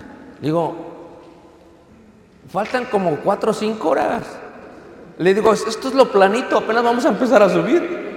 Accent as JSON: {"language": "Spanish", "country": "Mexico", "lives_now": "United States", "said": "Digo, soy mexicano."}